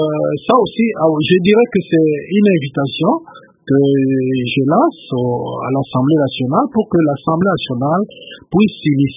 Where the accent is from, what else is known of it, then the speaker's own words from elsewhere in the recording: Goma, North Kivu, DR Congo; also born or lived in Bukavu; Moi-même, je viens de Goma, j'étais aussi à Bukavu.